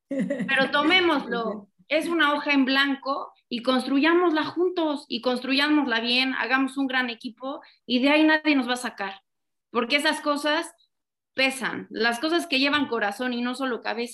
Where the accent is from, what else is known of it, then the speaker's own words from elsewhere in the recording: Mexico; Entonces tratemos como mexicanos de no ser negativos